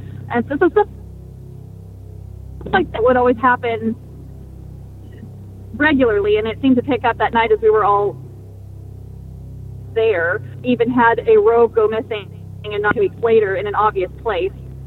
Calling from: Springfield, Missouri, United States; Hi, I am in Springfield, Missouri, not too far from you.

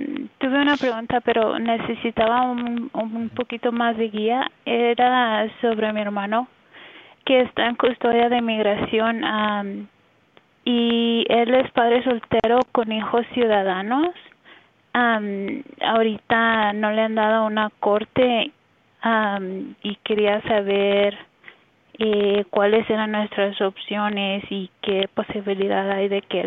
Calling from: New Mexico, United States; Desde Nuevo México.

